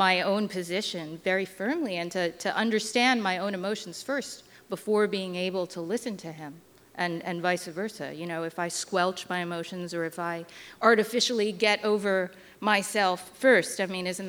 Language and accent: English; United States; by virtue of the fact that I'm Chinese American, am less safe than my husband may be.